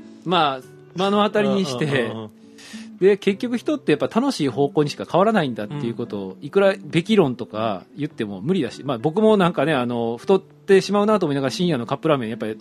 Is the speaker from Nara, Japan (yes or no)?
yes; Nara, Japan; 僕は奈良県で生まれ育って、うん、で最初サラリーマンしたのがあの京都だったので